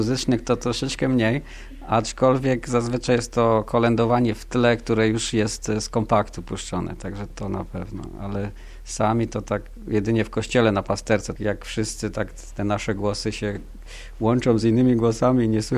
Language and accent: Polish; Silesian Voivodeship, Poland; bo z kolei ja wychowałem się na Śląsku, ale na święta Bożego Narodzenia zawsze jeździliśmy do babci, skąd z kolei moja mama pochodziła.